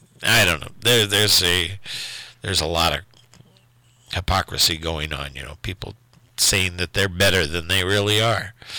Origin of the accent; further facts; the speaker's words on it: South Bend, Indiana, United States; where I grew up in South Bend, Indiana, in an area that was a changing area.